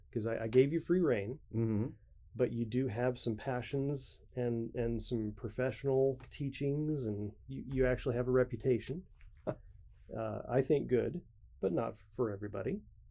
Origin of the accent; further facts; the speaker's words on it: Kansas, United States; So I came from Kansas.